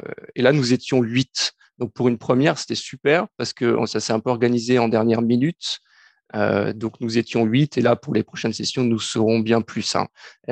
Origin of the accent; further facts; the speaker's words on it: France; now in Canada; en tant que Français, en tout cas le foot est tellement populaire pour nous dans notre pays